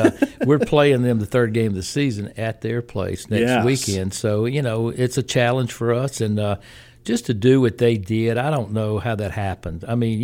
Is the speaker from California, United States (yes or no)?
no; Meridian, Mississippi, United States; I can remember growing up in Meridian, listening to the St. Louis Cardinals on KMOX and on the radio.